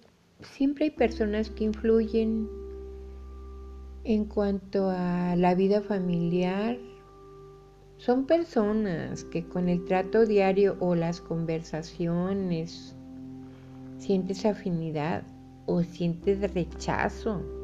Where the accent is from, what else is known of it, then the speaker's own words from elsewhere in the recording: Mexico; soy escritora mexicana